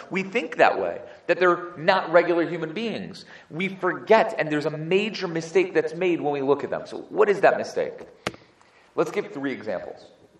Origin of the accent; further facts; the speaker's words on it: Chicago, Illinois, United States; And maybe that's because I'm from Chicago. It's very likely that I'm from Chicago